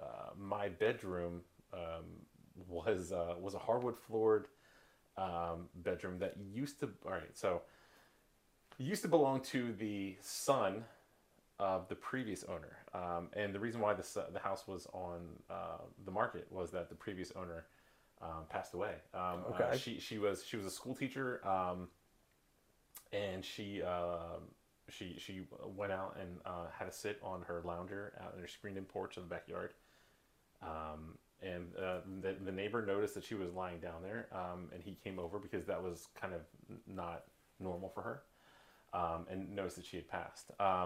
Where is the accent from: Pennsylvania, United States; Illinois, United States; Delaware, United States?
Delaware, United States; Newcastle; also born or lived in Wilmington; All right, so I grew up in Newcastle. Well, I was born in Wilmington.